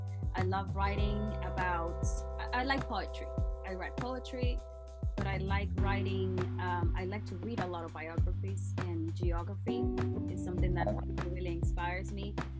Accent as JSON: {"language": "English", "region": "Oklahoma", "country": "United States", "tie": "born or raised there", "also_born_or_lived": "Nicaragua", "said": "I have shared with my listeners before that I was born in Nicaragua. And I moved to the States when I was very young. I moved to Oklahoma. I went to ballet school in Oklahoma City."}